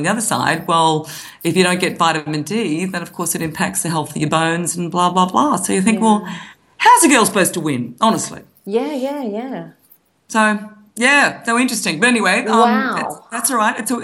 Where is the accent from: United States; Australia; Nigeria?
Australia; Queensland; And I'm a old Queensland kid. I grew up in Queensland and we love the beach. We went to the Gold Coast on the holidays